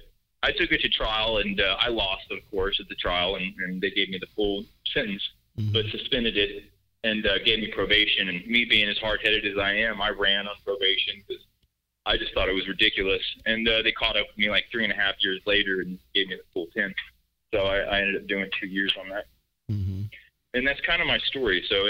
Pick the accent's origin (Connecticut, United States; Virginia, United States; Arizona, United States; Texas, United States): Texas, United States; Houston; Okay, so I'm from Houston. I'm born and raised in Houston, so that's my city.